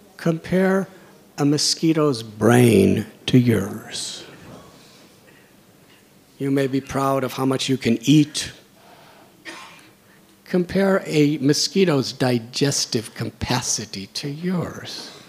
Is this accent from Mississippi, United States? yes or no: no; Chicago, Illinois, United States; I'm from Chicago, and we had a famous fire called the Chicago Fire.